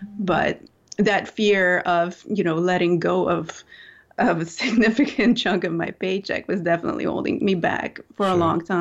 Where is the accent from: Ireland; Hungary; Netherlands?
Hungary; now in New Orleans, United States; because I'm from Hungary and I live in New Orleans, I just have a million options running through my head.